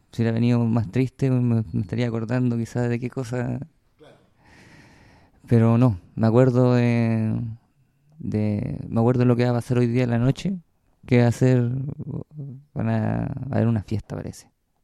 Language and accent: Spanish; San Antonio, Valparaíso, Chile; born there; Nací en... ¿Cómo se llama? En San Antonio. Y decís una calle, la calle Honolulu, pero... Pero no, nací en el hospital de San Antonio, Claudio Vicuña.